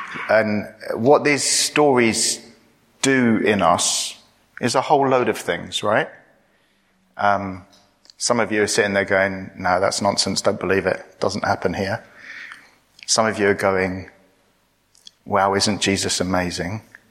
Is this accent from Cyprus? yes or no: yes; Cyprus; Cyprus, which is where I was born and grew up. And what's lovely is we've recently planted a church in my hometown where I grew up.